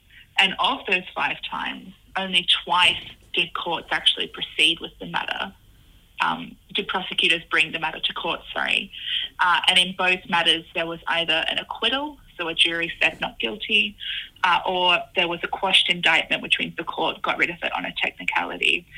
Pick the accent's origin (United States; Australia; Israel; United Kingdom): Australia; Gunnedah, New South Wales; I'm a Gomeroi woman. I grew up in Gunnedah.